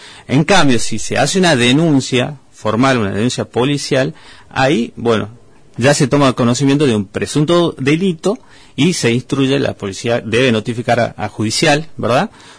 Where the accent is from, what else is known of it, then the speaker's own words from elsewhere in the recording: Tucumán, Argentina; now in Gobernador Gregores, Argentina; Estoy desde el mes de diciembre acá en Gobernador Gregores. Soy de Tucumán, soy abogado y vine a trabajar acá en la municipalidad